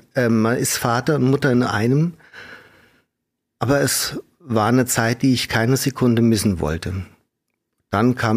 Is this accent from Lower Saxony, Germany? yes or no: no; Wiesbaden, Hesse, Germany; Ich komme ursprünglich aus Wiesbaden. Dann kam ich in die evangelische Kirche.